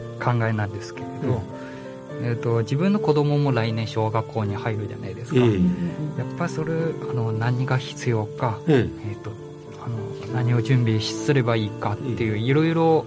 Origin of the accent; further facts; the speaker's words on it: China; 中国人です。